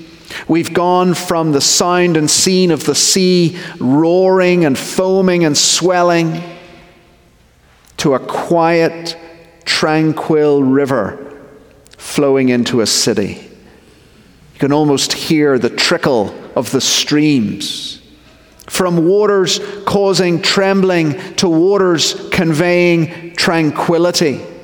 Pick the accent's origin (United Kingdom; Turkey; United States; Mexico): United Kingdom; Belfast, Northern Ireland; As I think you've worked out by now, I'm from Belfast, Northern Ireland.